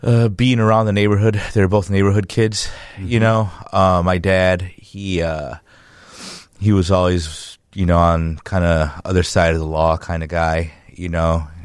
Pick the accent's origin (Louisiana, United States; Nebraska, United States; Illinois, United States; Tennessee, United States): Illinois, United States; Chicago; also born or lived in Mexico; I'm from Chicago, Chicagoland area. Grew up between Maywood, Stone Park, and Logan Square. My earliest memories were actually in Maywood and Mexico, where my mom is from.